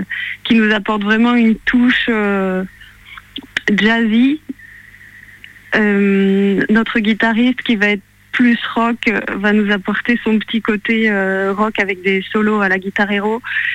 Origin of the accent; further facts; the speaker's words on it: Sélestat, Grand Est, France; On est en Alsace, de Célestat, pour moi, pour ma part en tout cas.